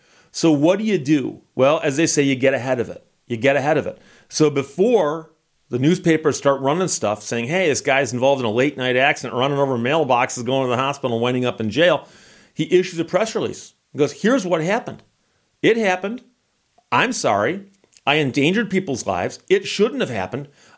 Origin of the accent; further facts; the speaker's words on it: Michigan, United States; I'm from Michigan and that's on me.